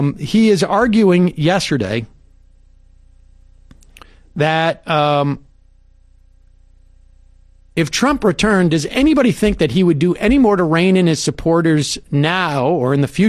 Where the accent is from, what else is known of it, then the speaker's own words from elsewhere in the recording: Worcester, Massachusetts, United States; So good luck to those teachers up there in Worcester, my hometown.